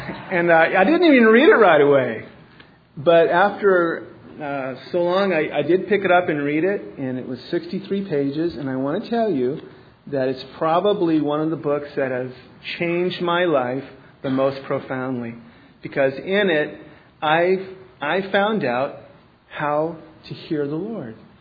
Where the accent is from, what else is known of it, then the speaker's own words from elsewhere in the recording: Ireland; except that I'm Irish and I went to college in Missouri